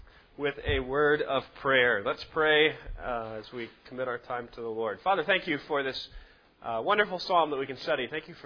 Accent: Cape Girardeau, Missouri, United States; I grew up in Cape Girardeau, went to high school there, and I chose to go to college in the same city that I grew up in.

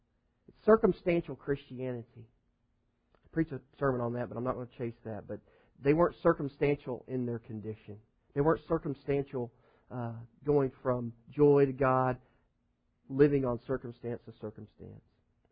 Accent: Texas, United States; accent: West Texas; I'm from West Texas, and that probably sounded awful, because it's like West Texas redneck

